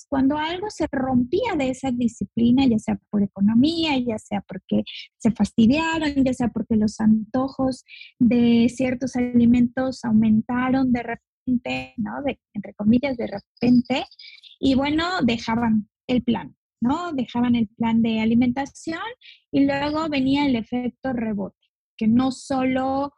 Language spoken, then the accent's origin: Spanish; Mexico; Yo soy de México y vivo en la península de Yucatán.